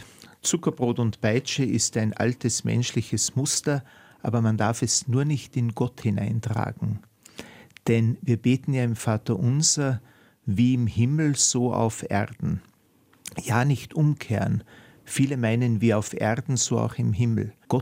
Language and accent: German; Austria; born there; Ich bin in diesem Team der einzige gebürtige Österreicher, was mich tatsächlich freut.